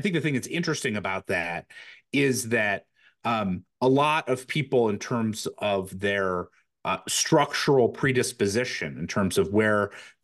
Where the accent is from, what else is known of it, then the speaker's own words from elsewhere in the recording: Detroit, Michigan, United States; I'm reminded as a kid growing up in Detroit right around 1990